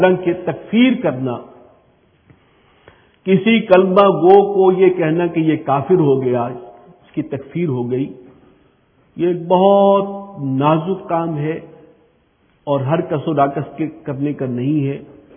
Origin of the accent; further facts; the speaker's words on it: Khyber Pakhtunkhwa, Pakistan; ہمارے یہاں وزیرستان میں یہ سوچ کہاں سے آئی، اب میں اس کی طرف جا رہا ہوں.